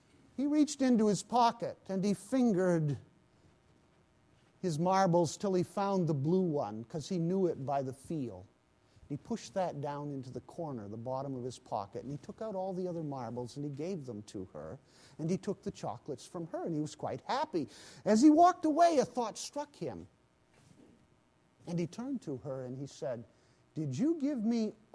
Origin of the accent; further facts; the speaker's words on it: Pakistan; When I grew up in Pakistan, that was the big thing.